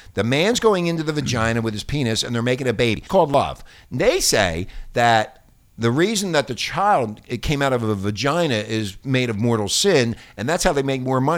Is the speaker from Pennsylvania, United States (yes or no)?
yes; Philadelphia, Pennsylvania, United States; The parish that I grew up in Philadelphia is closed. All those parishes around where I grew up are all closed down.